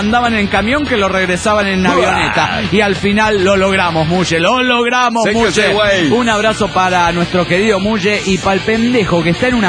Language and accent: Spanish; Mexico City, Mexico; del DF mexicano.